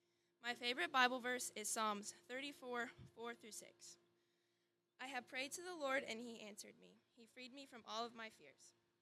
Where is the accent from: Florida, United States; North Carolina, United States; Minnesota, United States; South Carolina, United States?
North Carolina, United States; Franklin; I was born and raised in Franklin, North Carolina, and I love Jesus very much.